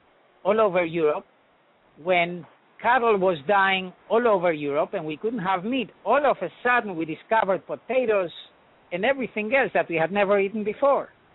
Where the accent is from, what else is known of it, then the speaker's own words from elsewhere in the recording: Uruguay; when I was growing up in Uruguay, my father … used to make his own wine.